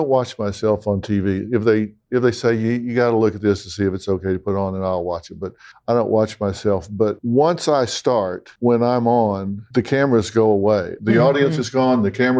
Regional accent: Texas, United States; accent: Texas; Yeah, it is Texas, yeah.

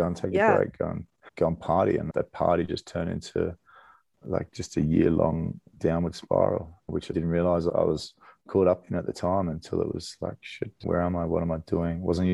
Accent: Australia; I grew up in Australia

